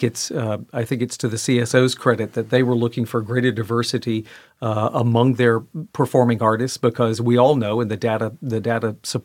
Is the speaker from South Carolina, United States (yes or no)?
yes; South Carolina, United States; South Carolina.